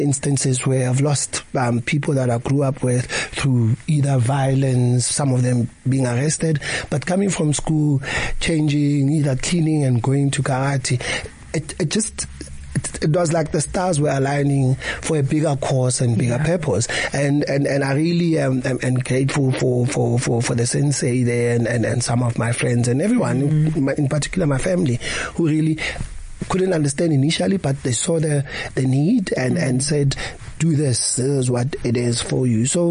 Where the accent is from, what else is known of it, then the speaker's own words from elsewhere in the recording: Dobsonville, Gauteng, South Africa; I went to PJ Smilani High School in Dobsonville. I grew up in Dobsonville, but where we used to stay, it's called Snake Park.